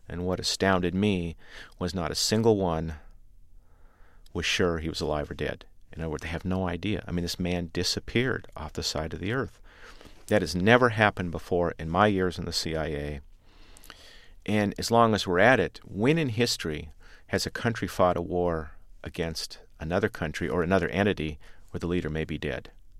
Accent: United States; I, as an American, would prefer that this money was being spent here.

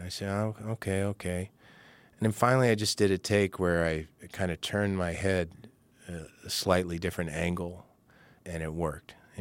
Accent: Kentucky, United States; when I tell people I'm from Kentucky, everybody always sounds so surprised because they don't hear a Southern accent. And I say, well, you know, I've lived all over the place.

